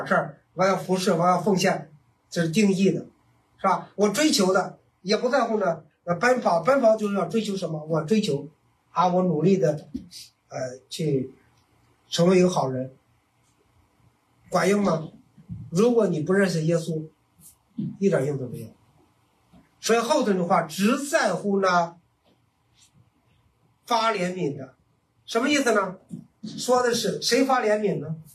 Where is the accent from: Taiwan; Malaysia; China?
China; 你可以做我们喝的，我们中国人喝茶的壶